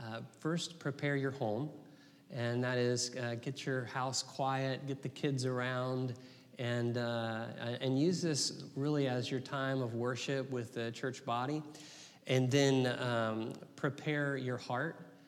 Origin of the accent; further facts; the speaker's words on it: Florida, United States; When I grew up in Florida, a lot of you know that already. And in Florida, we had a lot of hurricanes out there.